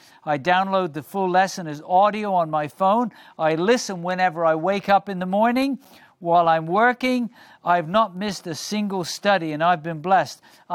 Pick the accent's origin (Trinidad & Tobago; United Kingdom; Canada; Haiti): Haiti; now in Portland, United States; By the way, I'm from Haiti, but I'm living in Portland, Oregon.